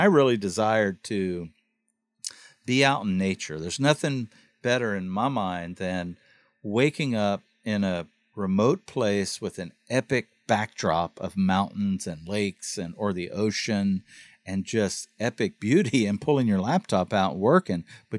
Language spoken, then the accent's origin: English; Louisiana, United States; I'm from South Louisiana.